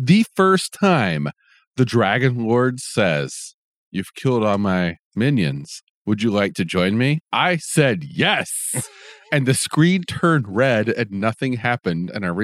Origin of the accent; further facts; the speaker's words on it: Alabama, United States; This is because I grew up in Alabama and that's what you did.